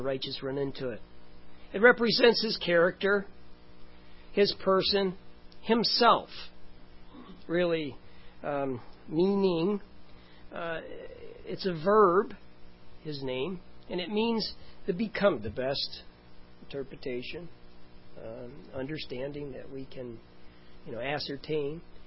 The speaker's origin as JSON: {"language": "English", "town": "Clinton Township", "country": "United States", "tie": "born or raised there", "said": "Growing up in Clinton Township, one of our friends had a bomb shelter."}